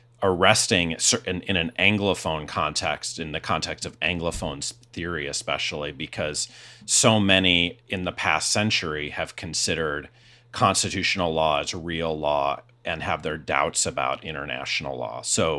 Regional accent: Midwest, United States; But as a Midwesterner, you know, flyover country, I'll always defend it

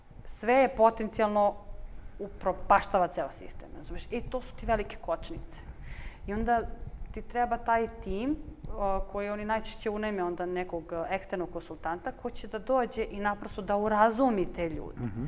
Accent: Serbia; pošto potičem iz Srbije

